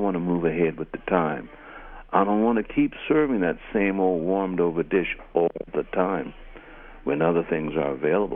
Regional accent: Philadelphia, Pennsylvania, United States; those of us as neophytes, aspiring musicians growing up in Philadelphia

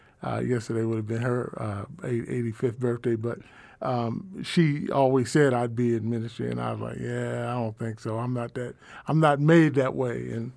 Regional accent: Philadelphia, Pennsylvania, United States; It's …, because I'm from Philly.

